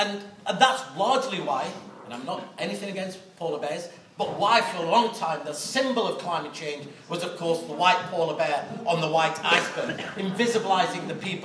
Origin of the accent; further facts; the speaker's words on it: Pakistan; I'm originally from Pakistan.